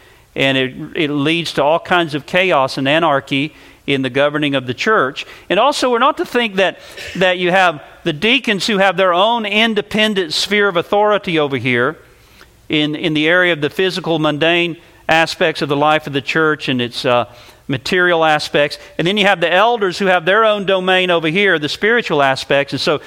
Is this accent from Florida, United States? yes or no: no; North Carolina, United States; in the churches that I grew up in and in North Carolina, many of them